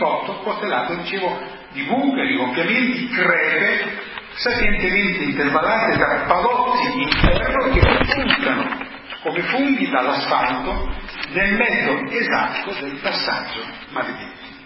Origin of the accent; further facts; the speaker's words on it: Ferrara, Emilia-Romagna, Italy; Da buon ferrarese sono anch'io vittima del non finito letterario.